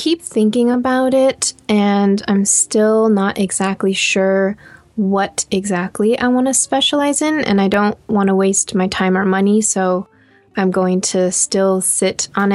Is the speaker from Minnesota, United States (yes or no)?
no; California, United States; going on a road trip with friends to SoCal because I'm from the Bay Area.